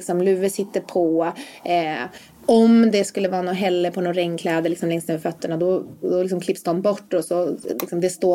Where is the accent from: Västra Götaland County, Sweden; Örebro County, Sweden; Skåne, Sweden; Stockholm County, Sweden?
Stockholm County, Sweden; Stockholm; Jag är uppvuxen i Östberga precis här bredvid.